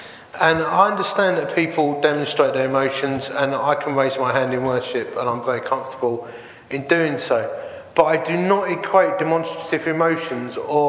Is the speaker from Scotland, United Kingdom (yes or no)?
no; East of England, United Kingdom; I'm just a bloke, and I grew up in Essex, and it's just the way we talk to each other.